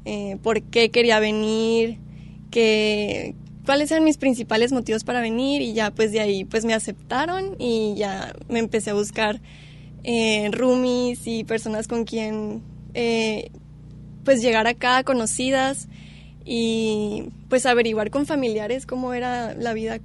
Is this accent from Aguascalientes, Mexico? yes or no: no; Hermosillo, Sonora, Mexico; Soy de Hermosillo, Sonora.